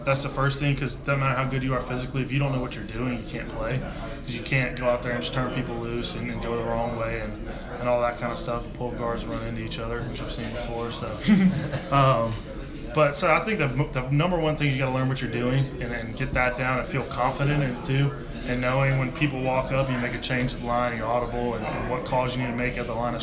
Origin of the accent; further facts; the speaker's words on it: Cumming, Georgia, United States; now in Atlanta, United States; I'm from Cumming, Georgia, Forsyth County.